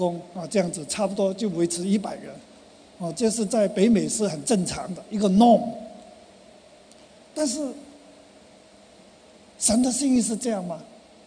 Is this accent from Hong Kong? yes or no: yes; Hong Kong; 在我们香港人来讲就是白叶了。